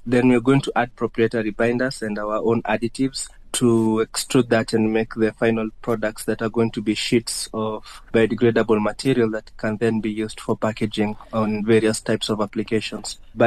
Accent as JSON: {"language": "English", "region": "Nairobi", "country": "Kenya", "said": "And I come from Nairobi, where hyacinth is not particularly a problem"}